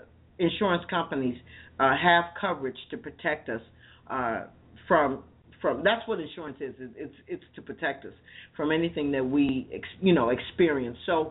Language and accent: English; Chicago, Illinois, United States; I remember, you know, I grew up in Chicago, so it was always the, you know, the Great Chicago Fire